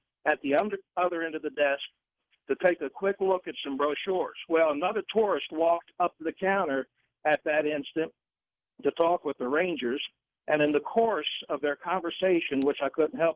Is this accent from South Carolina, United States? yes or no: yes; Greenville, South Carolina, United States; when they found out I was from Greenville, South Carolina, they said, well, our pastor's wife is from Greenville, South Carolina.